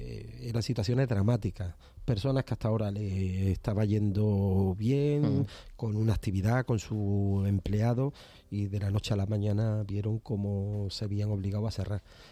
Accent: Córdoba, Andalusia, Spain; now in Jerez, Spain; Aunque soy cordobés, llevo 13 años viviendo en Jerez. Y digo muchas veces que ejerzo de jerezano.

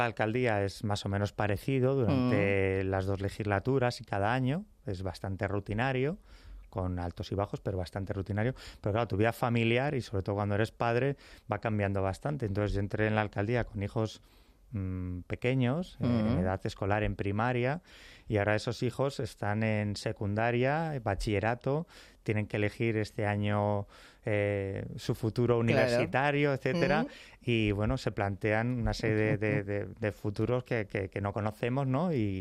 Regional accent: Community of Madrid, Spain; yo miraba mi pueblo y no lo reconocía, fue desapareciendo, se fueron cerrando granjas, se fue desapareciendo esa vida que era tan asequible, ¿no? para un niño, ¿no? Y sin embargo, pues he visitado otros pueblos de la Sierra Norte de Madrid

